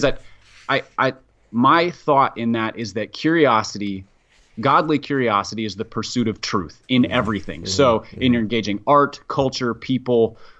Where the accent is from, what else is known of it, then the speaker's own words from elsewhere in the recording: Minneapolis, Minnesota, United States; I mean, I grew up in Minneapolis, and during the time I was growing up, thousands, tens of thousands of Somalis were fleeing.